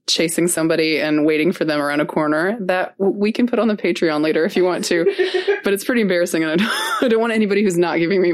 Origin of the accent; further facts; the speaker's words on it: United States; Like, cause I'm American, and that's not me being racist.